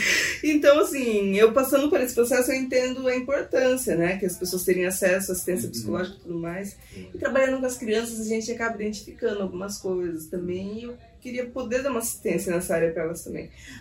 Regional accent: Brazil; now in Mozambique; Eu que sou brasileira

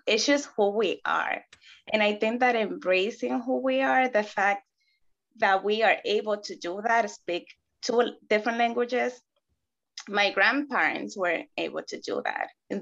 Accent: Dominican Republic; English is a second language; speak English, I just refused, because I didn't want to become American, whatever that is, because I'm still American, I'm Dominican.

